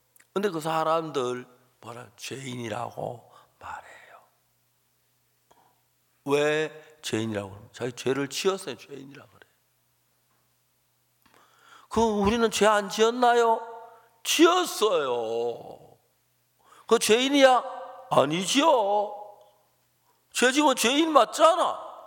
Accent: Seonsan, North Gyeongsang, South Korea; 경북 선산에 저희 고향 교회가 있었는데

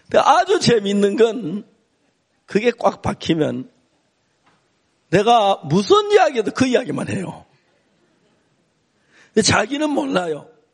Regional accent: Seonsan, North Gyeongsang, South Korea; 우리 고향이 선산이니까 선산 땅콩이 알이 제일 충실하고 굵고 제일 맛있어.

